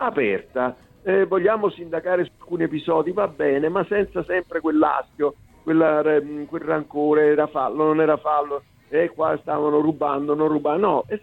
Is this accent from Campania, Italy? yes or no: yes; Naples, Campania, Italy; Io sono napoletano e lo dico